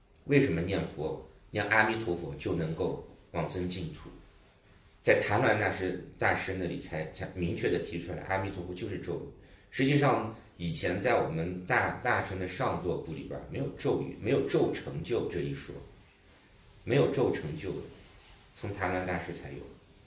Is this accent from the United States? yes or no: yes; United States; also born or lived in Australia / New Zealand / Hong Kong; now in China; 我是11岁去的美国，11岁在美国上的小学，然后后来去的澳大利亚，后来在新西兰，在香港工作过，后来又回到中国。